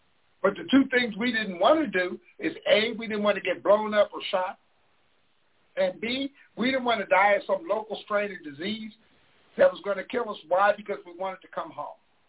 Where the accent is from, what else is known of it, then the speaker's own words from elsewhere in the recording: Harrisburg, Pennsylvania, United States; moved away as an adult; also born or lived in Waco, Texas; I grew up in Harrisburg, Pennsylvania, and that's home for me. But at 18, I left Harrisburg. But I spent 27, 28 years in Waco.